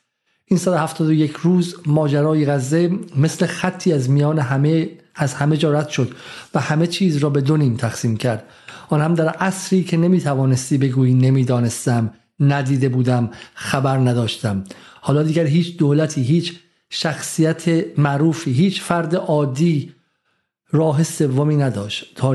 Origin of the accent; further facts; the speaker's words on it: Iran; now in United Kingdom; چون من سالها انگلیسم، من آدم امتیازداری بودم، من در خانواده به شکلی با امتیازی در ایران بزرگ شدم، خانواده مخالف جمهوری اسلامی